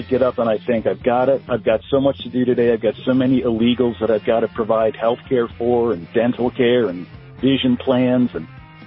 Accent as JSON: {"language": "English", "region": "Maryland", "country": "United States", "tie": "born or raised there", "said": "Now, I'm from Maryland. My wife and I were both born in Maryland, grew up in Maryland, have paid Maryland taxes for 40 years"}